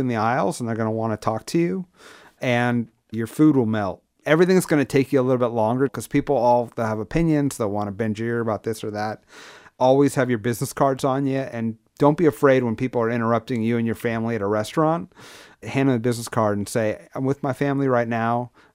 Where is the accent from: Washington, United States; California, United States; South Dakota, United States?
California, United States; Santa Cruz; Okay. So, and I grew up in Santa Cruz.